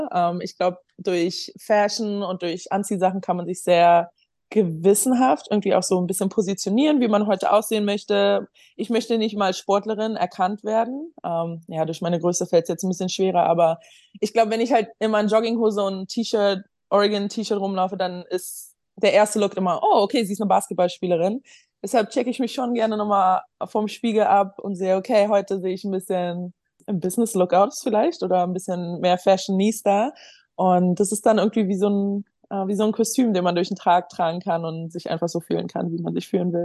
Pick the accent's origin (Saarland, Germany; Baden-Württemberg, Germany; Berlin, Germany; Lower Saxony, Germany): Berlin, Germany; now in Los Angeles, United States; Und ja, ich bin aus Berlin. Ich bin eine Berlinerin